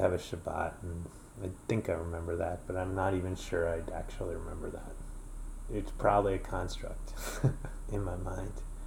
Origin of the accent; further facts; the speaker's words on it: Manhattan, New York, United States; I did grow up in Manhattan, and, you know, I don't know what to tell you about it.